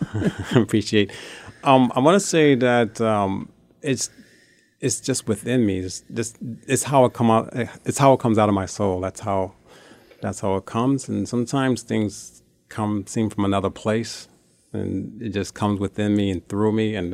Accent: Bloomfield, Connecticut, United States; also born or lived in Hartford / East Hartford; So born in Hartford. I grew up in Bloomfield and East Hartford.

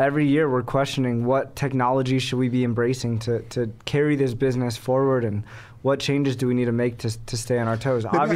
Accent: California, United States; We grew up in California where there's amazing tacos everywhere, on every corner.

